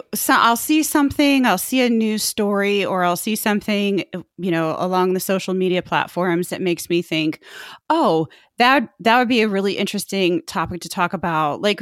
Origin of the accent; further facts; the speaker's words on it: Indiana, United States; Correct. I grew up in Indiana.